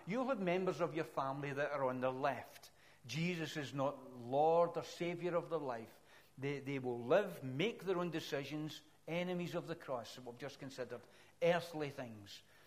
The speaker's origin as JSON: {"language": "English", "town": "Glasgow", "region": "Scotland", "country": "United Kingdom", "said": "Anyway, but I come from Glasgow and whenever I'm being down south, where are you from? I'm from Glasgow. I was born in Springburn."}